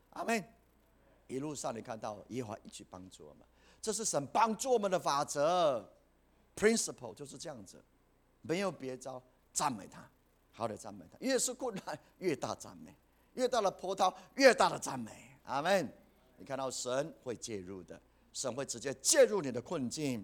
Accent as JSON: {"language": "Chinese", "town": "Puli", "region": "Nantou County", "country": "Taiwan", "tie": "born or raised there", "said": "那网罗我知道，因为我在埔里长大，以前我也买过很多鱼"}